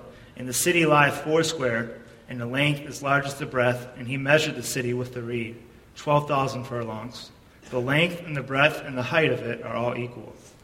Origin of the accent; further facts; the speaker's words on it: Michigan, United States; I'm from Michigan, if you guys don't know, up north, and we play a lot of hockey up there.